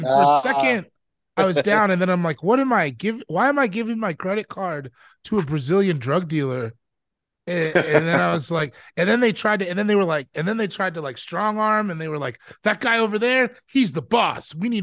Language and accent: English; Sierra Leone; I'm from Sierra Leone, so I've been there.